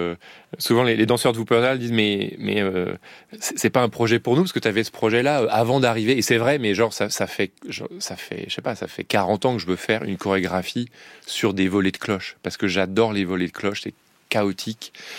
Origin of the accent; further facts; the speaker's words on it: France; Donc, nous, on est français.